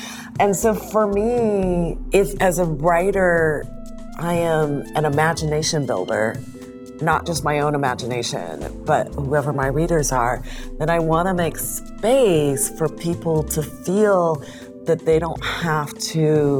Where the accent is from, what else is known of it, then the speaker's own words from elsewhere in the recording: California, United States; also born or lived in Denver, Colorado / Iowa City, Iowa; so I was born in Denver. But we moved to Southern California when I was a toddler. So I am a Californian by upbringing. Though then in high school, he got a new position at the University of Iowa. And so I finished high school in Iowa City, Iowa